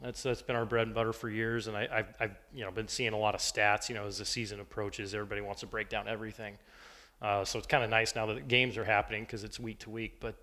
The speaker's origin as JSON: {"language": "English", "town": "Ankeny", "region": "Iowa", "country": "United States", "tie": "born or raised there", "said": "And it was a big deal to me growing up in Ankeny."}